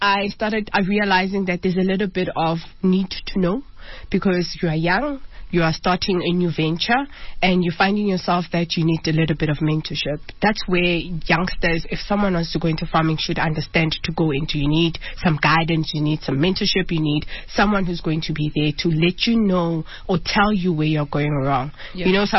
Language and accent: English; Soweto, Gauteng, South Africa; also born or lived in Vaal; When I was young, I was born and bred in Soweto. So then, when I started my high school, we moved into the Vaal.